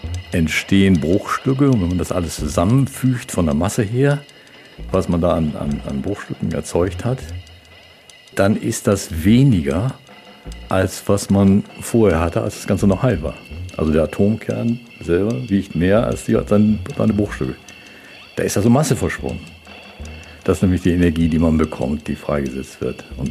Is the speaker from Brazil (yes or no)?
no; Germany; Ich bin am Mittellandkanal groß geworden.